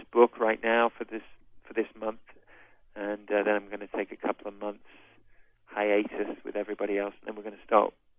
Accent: Birmingham, West Midlands, United Kingdom; also born or lived in London; I grew up in Birmingham. I lived and worked mostly in London.

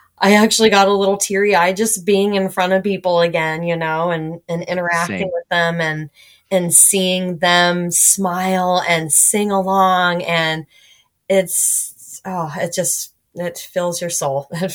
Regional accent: California, United States; So I grew up in California.

